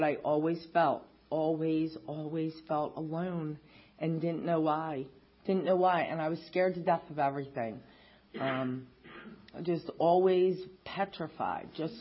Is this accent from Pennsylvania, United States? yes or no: yes; Philadelphia, Pennsylvania, United States; I grew up in Northeast Philadelphia. I still live there.